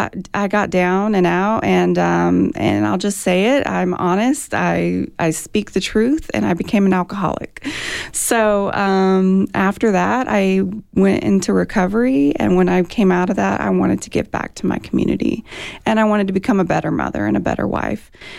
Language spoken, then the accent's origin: English; Houston, Texas, United States; I'm from Houston. But like I said, I've been planted here through the military.